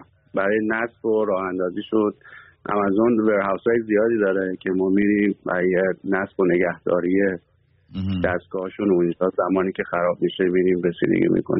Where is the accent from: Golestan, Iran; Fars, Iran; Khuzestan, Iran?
Fars, Iran; Shiraz; now in Dallas, United States; حالا من توی دالاس زندگی میکنم، بچه شیرازم